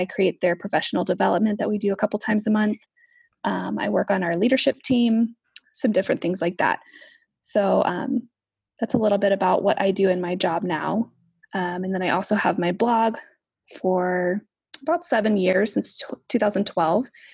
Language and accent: English; Kansas City, Missouri, United States; also born or lived in Chicago, United States; I am a speech pathologist. I grew up in Kansas City, Missouri, and then I went to school at Missouri State, which is in Springfield, Missouri